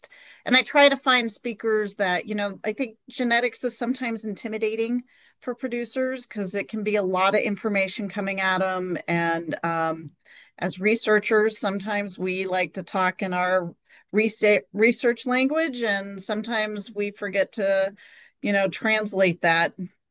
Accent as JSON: {"language": "English", "region": "New Mexico", "country": "United States", "also_born_or_lived": "Colorado", "moved": "as an adult", "lives_now": "Iowa, United States", "said": "And originally, I'm actually from New Mexico, so I've lived in the West and along the mountains for the majority of my life until I moved here to Iowa."}